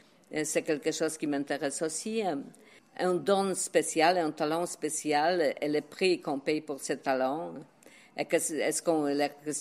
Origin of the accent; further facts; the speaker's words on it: Poland; French is a second language; quand je suis chez moi en Pologne.